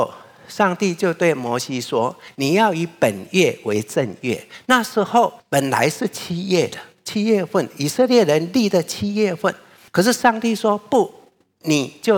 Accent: China; 一个从我们中国人的华人的观念里面，一个新的一年的开始

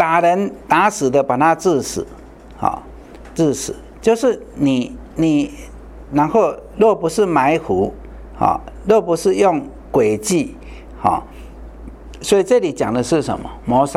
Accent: China; 哦，那我们中国人古代也是这个观念嘛，对不对？

